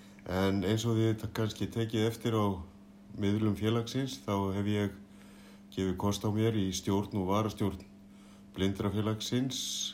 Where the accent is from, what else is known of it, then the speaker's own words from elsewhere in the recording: Reykjavík, Capital Region, Iceland; born there; ég er fæddur í Reykjavík, febrúar 1971 og er því nýorðinn 50.